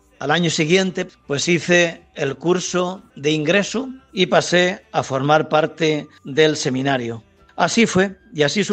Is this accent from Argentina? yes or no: no; Porzuna, Castilla-La Mancha, Spain; natural de Porzuna. Soy párroco de Santa María la Mayor de Daimiel. Llevo 42 años de sacerdote.